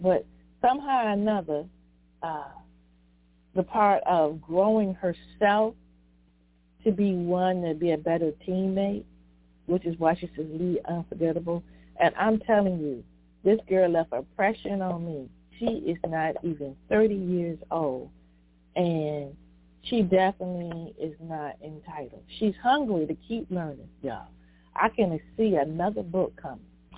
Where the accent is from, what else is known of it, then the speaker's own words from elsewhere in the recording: Sussex County, Virginia, United States; in my hometown of Sussex County, Virginia, a two-part series.